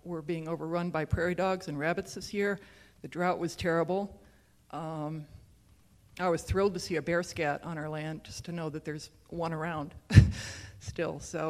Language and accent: English; Great Lakes, United States; now in New Mexico, United States; So I have been lucky enough to live in New Mexico for the last 25 years, and I hail from the Great Lakes